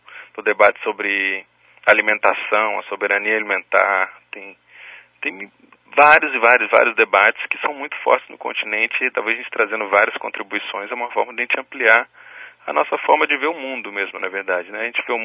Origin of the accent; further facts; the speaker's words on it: Brazil; a gente não só é brasileiro, como é latino-americano.